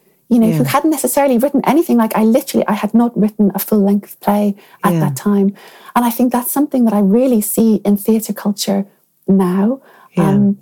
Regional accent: Ireland; being an Irish writer, it's far more accepted that you can move between forms a lot more fluidly.

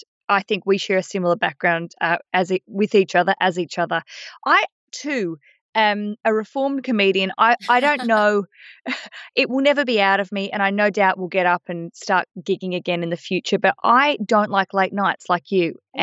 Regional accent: Australia; I used to write for a lot of you might hear my accent. I'm an Australian.

